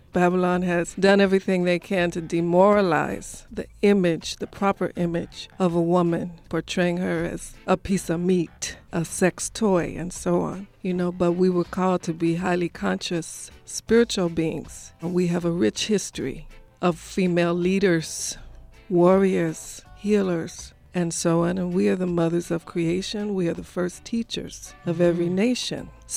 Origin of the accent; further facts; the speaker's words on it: Israel; I'm from Israel.